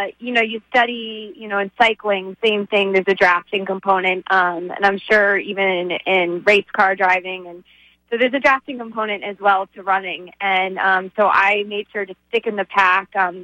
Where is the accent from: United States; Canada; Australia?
United States; Boston, Massachusetts; I'm from Boston, and I would watch the Boston Marathon